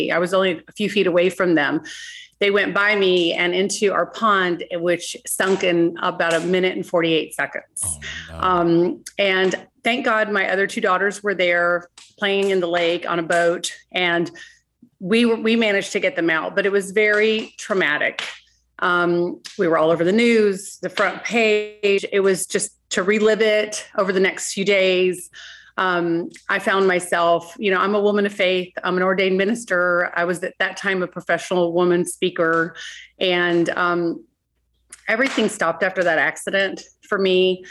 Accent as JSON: {"language": "English", "region": "Texas", "country": "United States", "moved": "yes", "said": "I'm actually from Texas, and we actually owned property there, and we had a lot of tick bites."}